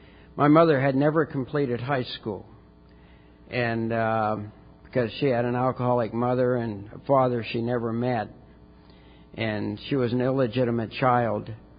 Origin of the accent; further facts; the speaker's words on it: Martins Ferry, Ohio, United States; born there; now in Ocala, United States; I was born in Martins Ferry, Ohio, a small town on the Ohio River just south of Pittsburgh.